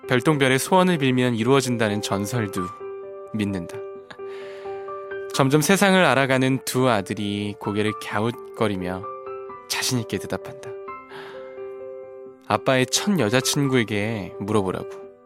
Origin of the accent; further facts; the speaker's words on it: Seoul, South Korea; born there; 제가 서울 태생이거든요.